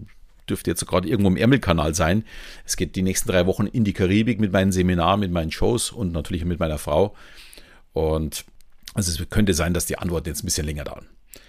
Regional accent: Southern Germany, Germany; accent: Southern German; Wenn ich zu schnell spreche oder zu viele Buchstaben verschlucke und meinen süddeutschen Akzent jemand nicht mag

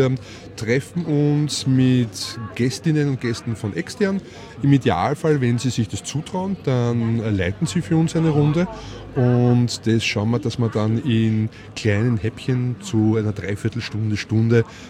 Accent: Leobersdorf, Lower Austria, Austria; Das war bei uns in Leoberstorf am Land.

